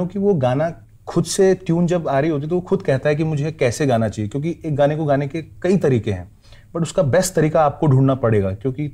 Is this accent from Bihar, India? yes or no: no; Dwarahat, Uttarakhand, India; मेरे जहाँ का मेरा गांव है वहाँ का हमारा एक छोटा सा मार्केट है वहाँ का नाम है उस नाम पे द्वाराहाट।